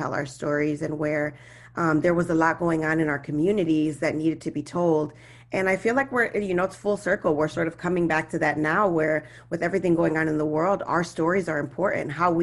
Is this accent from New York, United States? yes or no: no; Chicago, Illinois, United States; So for me, growing up in Chicago, born and raised, I went to Lane Tech High School.